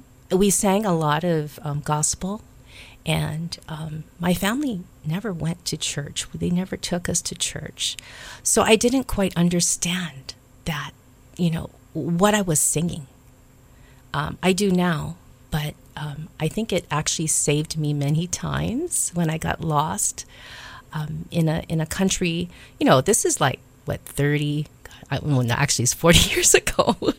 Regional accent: Kailua, Hawaii, United States; now in Enchanted Lake, United States; Well, I've always been in Kailua. Aside from traveling around the world, I knew that where I came from, so it was wonderful. So Kailua, I grew up in Ke'olu Hills, Enchanted Lake now I live, but I grew up in Ke'olu Hills.

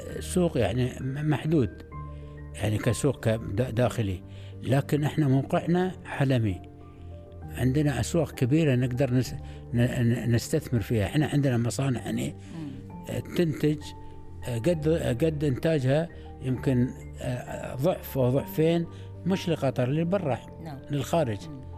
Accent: Qatar; أول شيء نحن عندنا طابعتنا كقطريين

